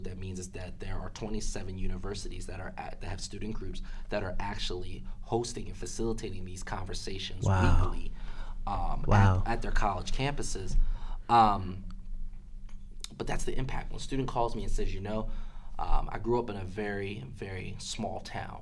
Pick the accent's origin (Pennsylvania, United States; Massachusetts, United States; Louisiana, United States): Pennsylvania, United States; Philadelphia; a lot of people found out that I was from Philadelphia, go Birds.